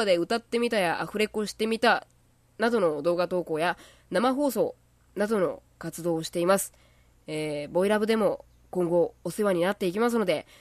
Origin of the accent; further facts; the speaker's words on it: Kochi, Japan; 16歳の女子高生で、誕生日は3月29日、高知県出身です。